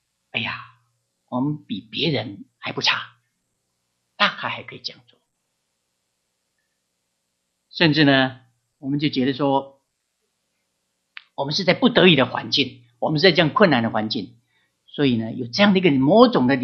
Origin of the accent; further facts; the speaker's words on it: United States; 神要不是在我们美国人当中的话呢